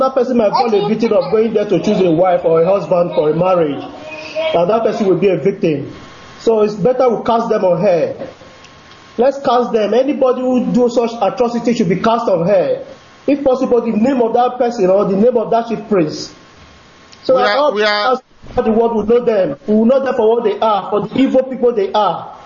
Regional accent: Anambra, Nigeria; now in Verona, Italy; I'm calling from Verona, Italy. I'm from Asia, here, local government, Anambra State of Biafra.

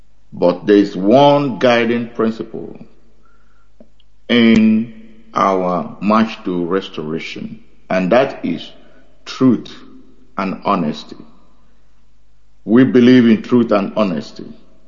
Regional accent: Imo, Nigeria; now in Houston, United States; I reside in Houston, Texas, United States of America, but I come from Arondionyemobi in Uguta local government area in Biafra land.

